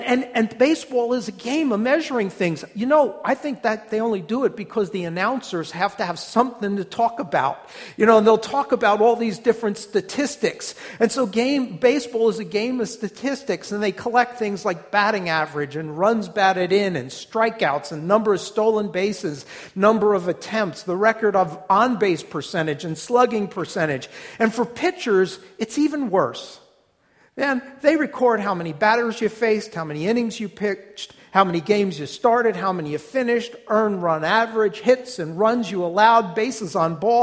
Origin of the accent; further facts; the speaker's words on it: New Jersey, United States; accent: New Jersey; I just have to lose what's left of my New Jersey accent.